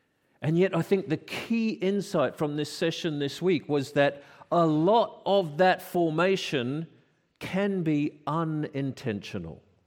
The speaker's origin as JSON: {"language": "English", "country": "Australia", "also_born_or_lived": "South Africa", "lives_now": "United Kingdom", "said": "As an Australian man who has lived in Oz for a lot of my life, lived in South Africa for some of my life, and now lived in the UK for a lot of my life"}